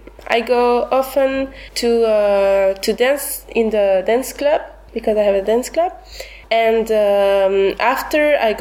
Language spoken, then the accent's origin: English; Stavropol, Stavropol Krai, Russia; English is a second language; I come from Russia. I was born in Stavropol, a city in my country.